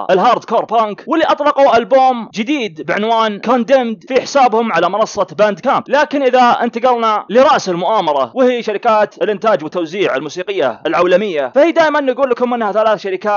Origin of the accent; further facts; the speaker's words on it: Saudi Arabia; عندنا في المملكة العربية السعودية